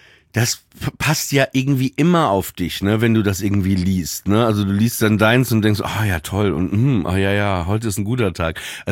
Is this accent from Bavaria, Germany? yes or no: no; Papenburg, Lower Saxony, Germany; ich komme aus Papenburg im Emsland.